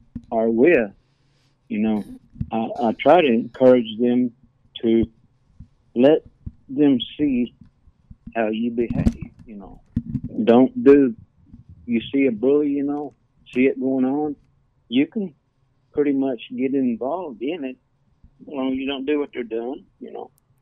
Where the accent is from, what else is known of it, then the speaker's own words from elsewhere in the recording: Shawnee, Oklahoma, United States; and here I grew up with these guys, but I grew up in Shawnee and they grew up there, and they know fluent, see, Kiowa language.